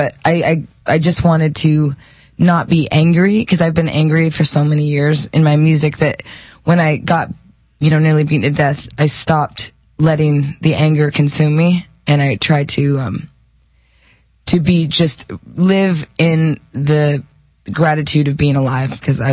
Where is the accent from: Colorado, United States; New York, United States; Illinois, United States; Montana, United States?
Montana, United States; Well, I was born and raised in Montana.